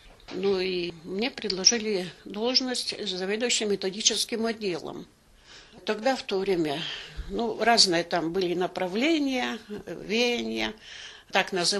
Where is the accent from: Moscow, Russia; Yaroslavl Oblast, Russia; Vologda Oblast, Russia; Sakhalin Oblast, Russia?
Vologda Oblast, Russia; Kichmengsky Gorodok; Я сама из Кичгородка родом, но мне как-то захотелось подальше.